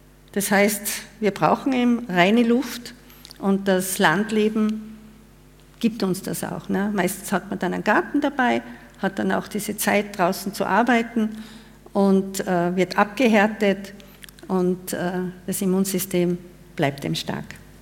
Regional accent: Tyrol, Austria; ich bin also am Land aufgewachsen, in einem wunderschönen Gebirgsdorf in Tirol und habe dann natürlich durch die Ausbildungen in der Stadt gewohnt.

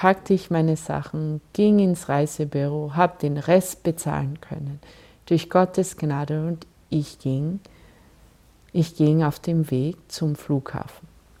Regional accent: Vienna, Austria; ich komme aus Wien und fliege wegen einer Missionsreise auf den Philippinen.

